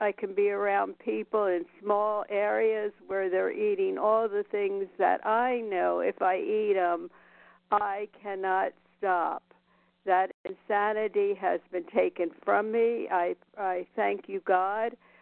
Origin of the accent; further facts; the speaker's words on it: Nevada, United States; from Nevada.